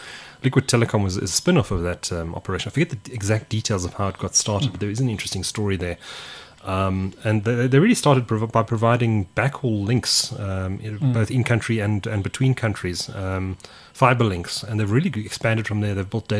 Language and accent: English; South Africa; just as a South African citizen